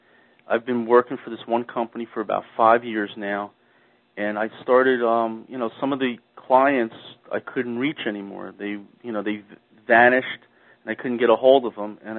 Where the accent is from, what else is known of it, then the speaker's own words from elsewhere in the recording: South Brunswick, New Jersey, United States; I'm from South Brunswick, New Jersey.